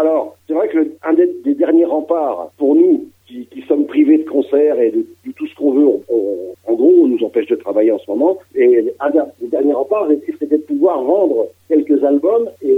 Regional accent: Metz, Grand Est, France; Alors moi j'habite à côté de Reims. Je suis originaire de Metz, mais ouais. je vis à côté de Reims, dans la Marne.

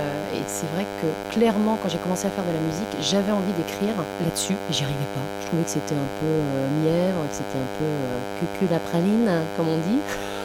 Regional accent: Quimper, Brittany, France; born there; also born or lived in Vannes; j'ai vécu à Vannes en fait pendant longtemps. Je suis née à Quimper, j'ai toute ma famille à Brest et j'ai vécu à Vannes longtemps.

